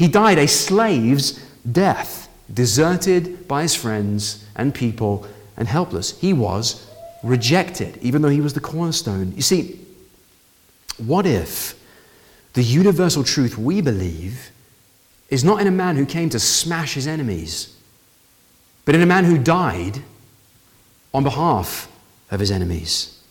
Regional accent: United Kingdom; You know, I'm often told as a British person that the empire, the British Empire, is one of the worst things that could have happened in history.

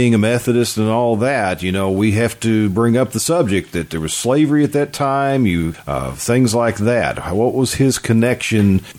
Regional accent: Kentucky, United States; But growing up in Jessamine County, you know, I can remember a day when the site where Edgewood Baptist Church is, it was a cornfield.

